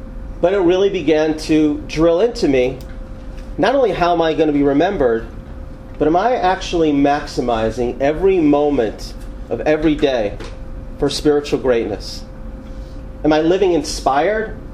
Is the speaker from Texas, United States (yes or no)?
no; Atlanta, Georgia, United States; When I was growing up in Atlanta, in a positive way, I didn't have on my wall, how many of you are from Atlanta?